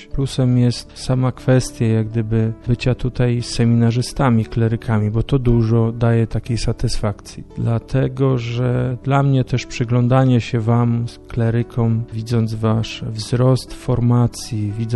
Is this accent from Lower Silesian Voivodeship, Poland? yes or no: no; Radliczyce, Greater Poland Voivodeship, Poland; also born or lived in Kalisz; 36 lat kończę w tym roku. Pochodzę z Radliczyc, to jest taka mała miejscowość koło Kalisza. Urodziłem się w Kaliszu